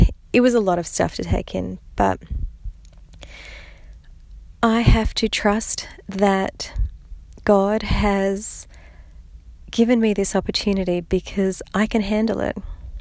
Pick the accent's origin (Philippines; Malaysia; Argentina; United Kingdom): Philippines; born there; my mother was from the Philippines, and I was born in the Philippines, so I would be classified as Eurasian, I guess.